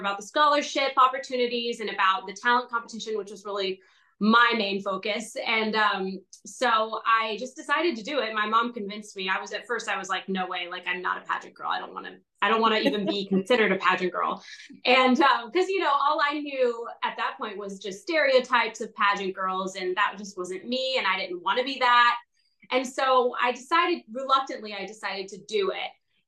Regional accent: Georgia, United States; I grew up on a farm and I always loved singing. I'm from Georgia, a farm in Georgia, I should have said.

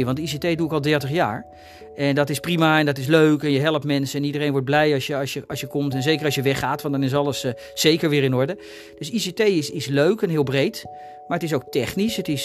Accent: Bakkum, North Holland, Netherlands; also born or lived in Zaandam; ik ben in Zaandam geboren. Vanaf mijn vierde heb ik in Bakkum gewoond en vanaf mijn 28e woon ik in Limmen en dat was toen niet gemeente Castricum. Maar inmiddels is dat gemeente Castricum, dus ik ben terug zonder te verhuizen.

